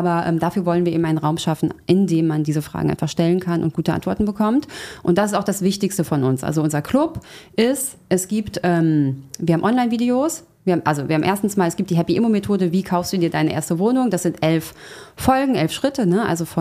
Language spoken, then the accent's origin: German; Frankfurt, Hesse, Germany; ich komme aus Frankfurt